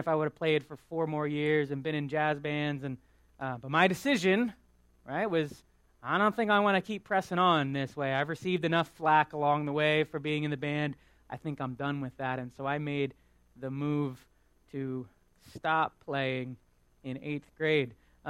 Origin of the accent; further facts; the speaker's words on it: Quakertown, Pennsylvania, United States; I grew up in Quakertown.